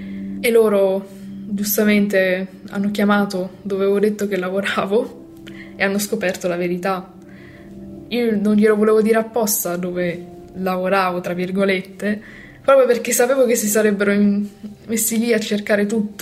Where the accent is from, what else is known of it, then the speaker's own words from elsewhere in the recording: Emilia-Romagna, Italy; Vengo dalla provincia di Bologna